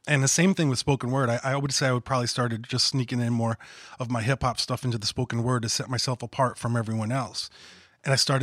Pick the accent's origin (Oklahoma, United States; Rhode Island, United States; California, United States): Rhode Island, United States; I am from Rhode Island. I experienced Rhode Island. Rhode Island is in my music.